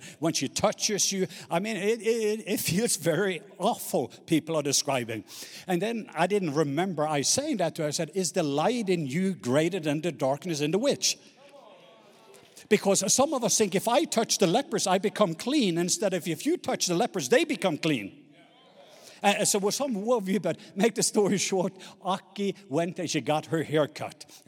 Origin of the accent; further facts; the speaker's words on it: Southern Norway, Norway; English is a second language; I'm from the southern part of Norway. So I'm a true southerner, in case you were worried.